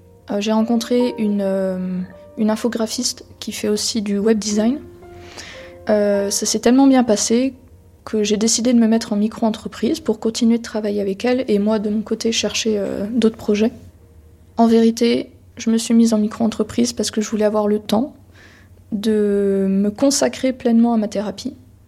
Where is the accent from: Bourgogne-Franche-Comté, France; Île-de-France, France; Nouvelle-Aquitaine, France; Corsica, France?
Bourgogne-Franche-Comté, France; Semur-en-Auxois; born there; j'ai 22 ans. Je suis née à Semur-en-Auxois, dans la Côte d'Or.